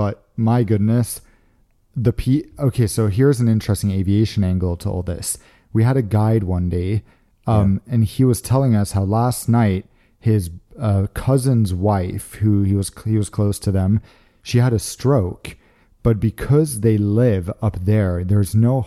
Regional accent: Gothenburg, Västra Götaland, Sweden; pretty much complaining about growing up in Gothenburg

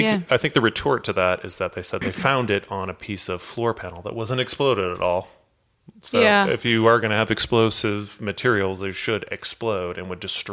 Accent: St. Louis, Missouri, United States; TWA, which was based out of my hometown in St. Louis, Missouri, struggled to recover from the bad publicity of the crash of Flight 800.

